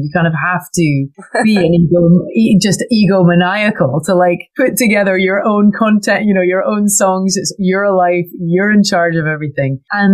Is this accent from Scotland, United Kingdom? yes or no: yes; Scotland, United Kingdom; now in United States; I'm a Scottish girl who's emigrated to America.